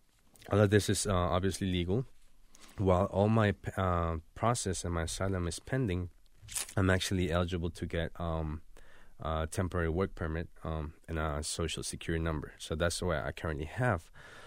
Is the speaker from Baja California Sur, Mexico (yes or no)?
no; Puebla, Mexico; also born or lived in Acapulco, Guerrero / Veracruz; I was born in Acapulco, Guerrero. I was just born there, so I can say I really know the state. I grew up in two states, in Puebla, which is around 2 hours away from Mexico City, and also in Veracruz, which is like in the coast of Mexico.